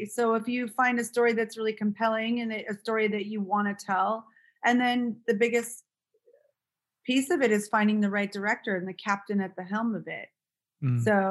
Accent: West Hollywood, California, United States; I'm born and raised in West Hollywood, so I'm from LA, and I did not think I would ever be a producer

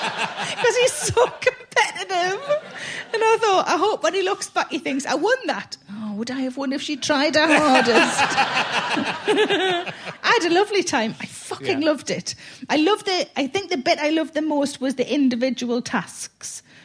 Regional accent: North East England, United Kingdom; accent: Geordie; I don't think I've ever sounded as Geordie as that.

